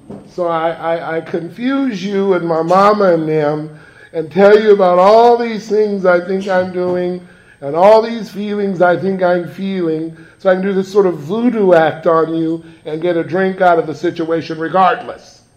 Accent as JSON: {"language": "English", "town": "Los Angeles", "region": "California", "country": "United States", "said": "And I lived there for 14 and a half years. I come from the Jordan Downs Housing Projects in Watts."}